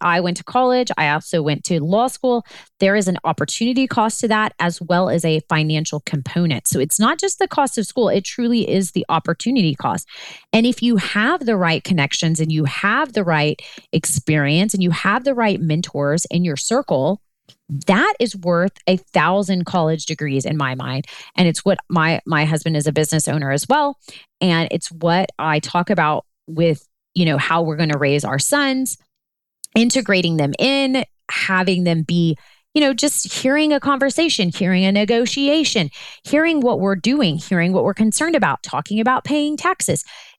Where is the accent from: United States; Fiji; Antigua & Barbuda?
United States; Pasadena, Texas; but I'm from Pasadena, and you know, the Pasadena rodeo is like a big deal also. I'm like, I am literally from Urban Cowboy.